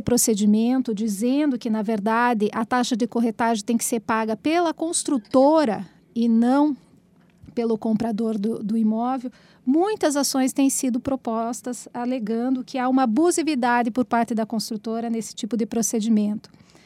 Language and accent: Portuguese; Brazil; até como um bom brasileiro, a gente não tem o costume de ler, né?